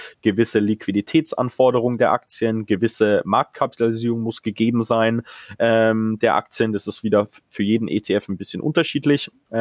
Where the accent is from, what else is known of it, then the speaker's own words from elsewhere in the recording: Munich, Bavaria, Germany; als Münchner